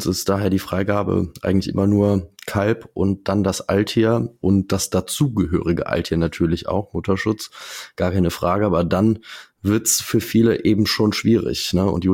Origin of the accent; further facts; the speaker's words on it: Eifel, Germany; Bei uns in der Eifel ist es zum Beispiel so, wir haben super viele Hirsche.